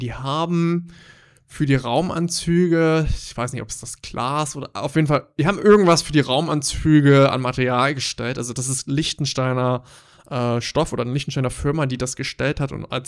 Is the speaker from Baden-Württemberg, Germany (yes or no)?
no; Meissen, Saxony, Germany; meine Heimatstadt Meißen hat 30.000